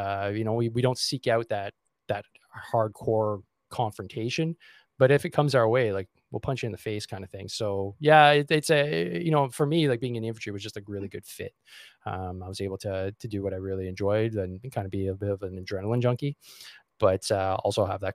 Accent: Montreal, Quebec, Canada; I'm a suburban kid. I grew up in Montreal. I still am in Montreal.

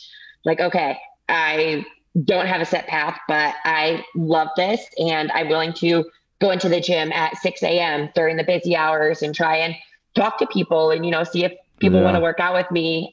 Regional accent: Ann Arbor, Michigan, United States; I was like born and raised in Ann Arbor, loved it.

